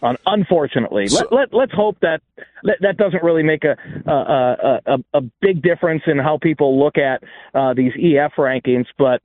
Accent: Plainfield, Illinois, United States; Now, I grew up in Plainfield, Illinois, and back in the early 90s, we had an EF5 roar through Plainfield, Illinois.

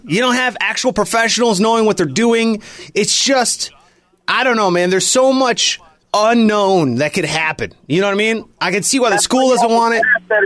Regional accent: Cleveland, Ohio, United States; Cleveland, Ohio.

